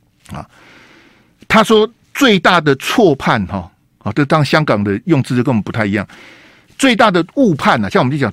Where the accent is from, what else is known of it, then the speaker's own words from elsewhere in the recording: Taiwan; 像我在台湾，我也是土生土长，他在香港土生土长，我在台湾土生土长，我也见证了台湾最黄金最辉煌的时刻啊